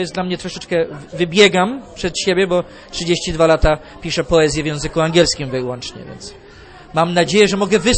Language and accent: Polish; United States; Ja się tutaj urodziłem w Stanach Zjednoczonych, jestem rodowitym Amerykaninem i w Polsce byłem przez krótki okres czasu jako dziecko.